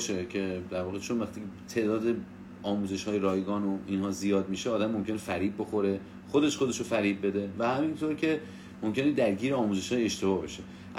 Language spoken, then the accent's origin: Persian; Iran; born there; خدا رو شاکرم که در کشوری به دنیا آمدم که این علم خیلی راحت تر میشه راجبش صحبت کرد